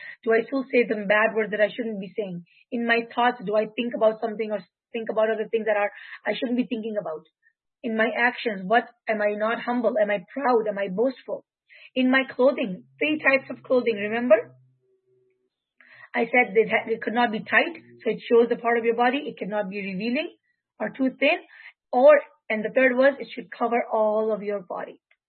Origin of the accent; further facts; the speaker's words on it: Atlanta, Georgia, United States; I am from Atlanta as well.